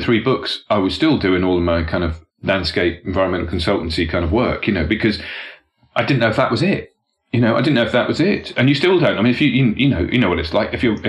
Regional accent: South West England, United Kingdom; also born or lived in Winchester / London / Whitstable; and I'm from Devon and all of that.

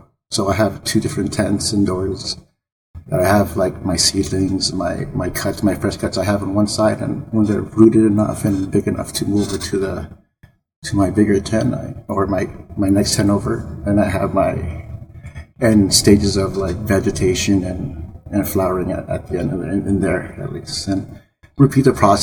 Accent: California, United States; I grew up here in Cali, Southern California. So you can imagine the weather is not too crazy, but it does kind of shift up and down.

